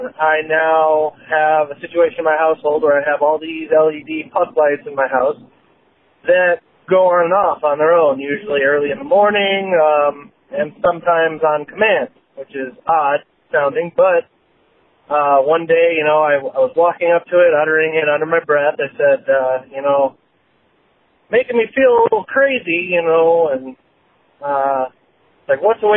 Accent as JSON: {"language": "English", "town": "Quincy", "region": "Illinois", "country": "United States", "said": "I'm from Quincy, Illinois."}